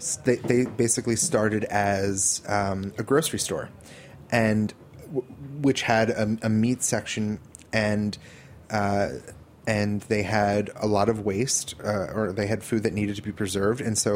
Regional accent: New Jersey, United States; it was a type of like communal eating that growing up in New Jersey, like I didn't have that at all.

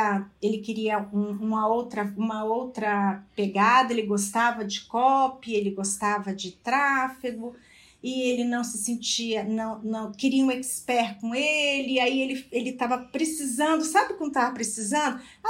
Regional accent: Espírito Santo, Brazil; ele é de São Paulo, eu sou do Espírito Santo

